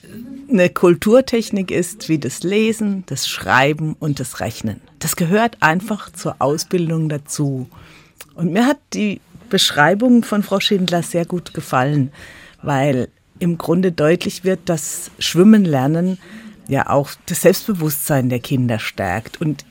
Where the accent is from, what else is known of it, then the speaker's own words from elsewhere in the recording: Wiesloch, Baden-Württemberg, Germany; wie man vielleicht noch hört, bin ich ja in Wiesloch groß geworden, nicht so ganz weit von Kühlsheim weg.